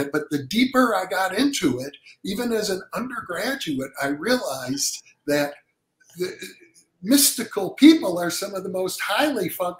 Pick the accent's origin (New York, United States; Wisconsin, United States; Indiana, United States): Wisconsin, United States; Well, to be honest, I grew up in the Midwest in Wisconsin.